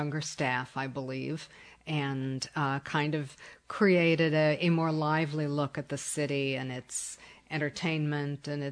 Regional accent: Ohio, United States; I grew up in a rural area about 30 miles east of Cleveland and went to college there and did graduate work at Kent State.

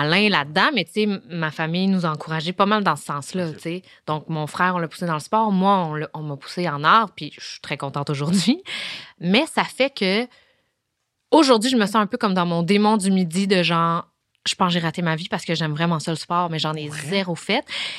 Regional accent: Laval, Quebec, Canada; Parce que moi, je viens de Laval.

